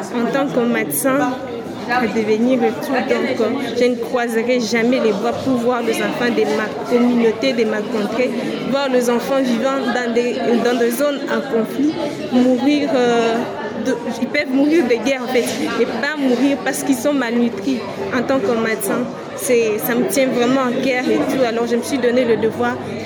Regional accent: Kasaï, DR Congo; Je suis du Kasaï. Alors, je vis dans une région où il y a plus d'enfants malnutris

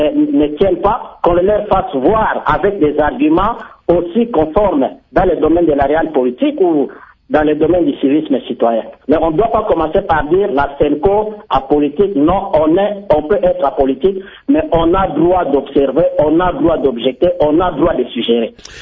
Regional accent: DR Congo; Mais mon ami Gérard, nous sommes Congolais.

